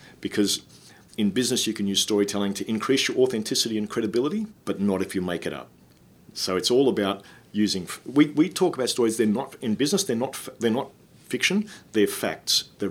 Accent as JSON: {"language": "English", "town": "Hobart", "region": "Tasmania", "country": "Australia", "tie": "born or raised there", "said": "he met Mary, who's from my hometown of Hobart."}